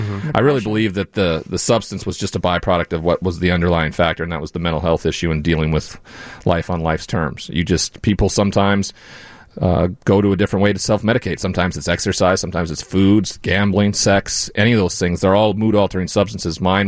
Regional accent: Montana, United States; Yeah, in my hometown.

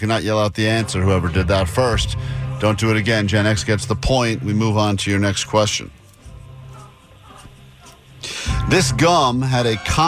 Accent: East Coast, United States; Growing up on the East Coast, I remember hearing a telltale of the Valley Girl speech.

